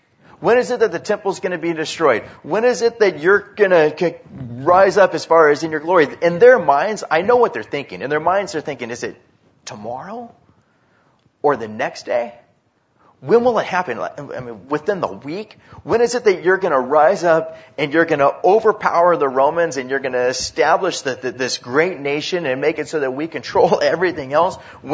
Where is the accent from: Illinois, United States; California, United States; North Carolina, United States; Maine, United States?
California, United States; I'm so glad that I grew up in Orange County.